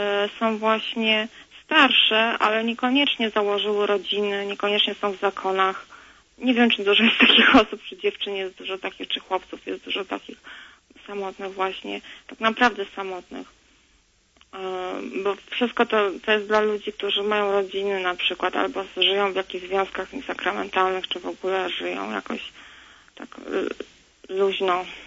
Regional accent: Warsaw, Masovian Voivodeship, Poland; born there; Ja dzwonię ze stolicy. Tak się przypadkowo tutaj znalazłam, bo ja w ogóle pochodzę z Zabugu. Ja się urodziłam w Warszawie

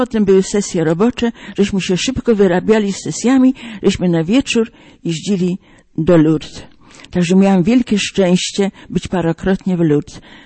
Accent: Żukowo, Pomeranian Voivodeship, Poland; born there; urodziłam się w parafii, gdzie były siostry Norbertanki w Żukowie, koło Żukowa, koło Gdańska.

